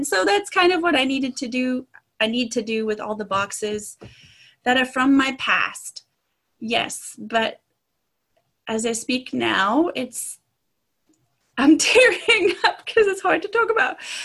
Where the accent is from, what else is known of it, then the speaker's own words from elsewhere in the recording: Zimbabwe; now in United States; I grew up in Zimbabwe, Africa.